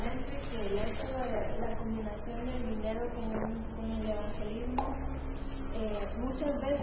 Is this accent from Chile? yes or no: yes; Chile; Yo vengo de Chile y allá hay mucha gente que está trabajando en eso.